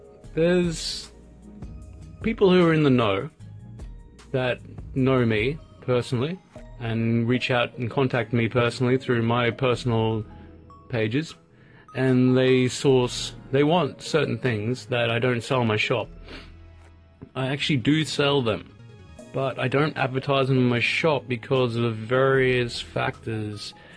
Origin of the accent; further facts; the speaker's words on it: Australia; now in Japan; I'm an Aussie and I live in Japan